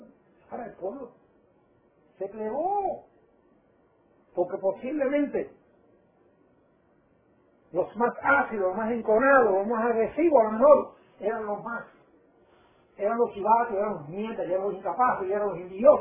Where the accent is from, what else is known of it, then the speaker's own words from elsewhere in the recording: Matanzas, Cuba; yo soy de Matanza, de tal Cuba